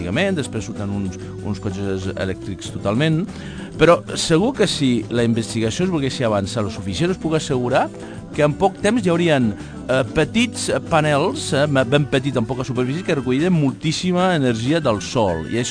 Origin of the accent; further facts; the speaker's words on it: Aragon, Spain; o el meu poble, jo soc un poble de Terol